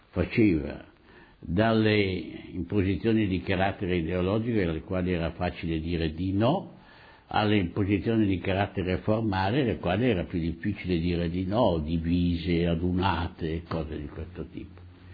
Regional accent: Bergamo, Lombardy, Italy; born there; sono nato a Bergamo l'11 luglio del 1918 e vado avanti nella mia vita.

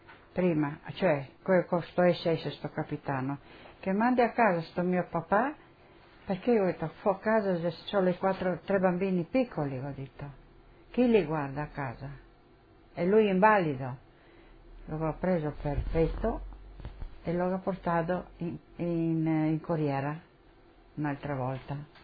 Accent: Poreč, Istria County, Croatia; born there; sono nata a Parenzo, paese Radmani, dove sono nata io

